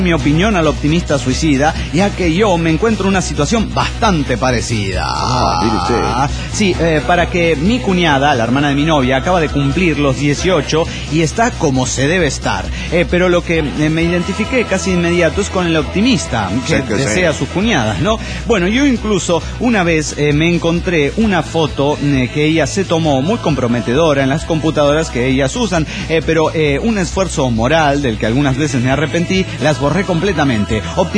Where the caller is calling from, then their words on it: Costa Rica; de Costa Rica.